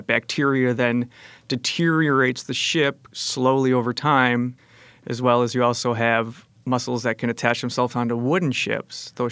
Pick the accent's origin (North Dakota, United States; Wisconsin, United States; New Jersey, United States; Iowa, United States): Wisconsin, United States; Milwaukee; I'm from Milwaukee.